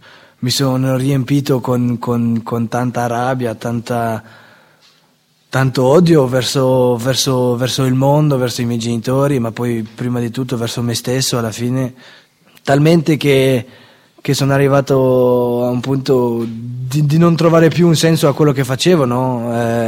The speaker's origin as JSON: {"language": "Italian", "country": "Belgium", "said": "ho 22 anni, vengo dal Belgio"}